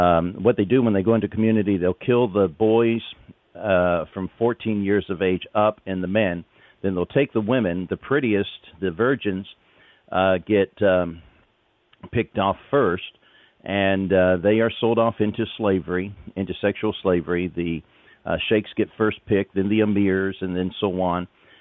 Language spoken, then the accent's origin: English; England, United Kingdom; accent: British; went back to England as a missionary after studying in Bible college here in the United States, lost my British accent then.